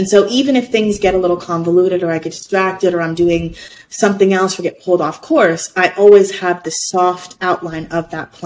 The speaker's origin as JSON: {"language": "English", "town": "New York City", "region": "New York", "country": "United States", "lives_now": "Las Vegas, United States", "said": "so when I first moved to Vegas, I don't drive. I'm a New Yorker. I don't like to drive."}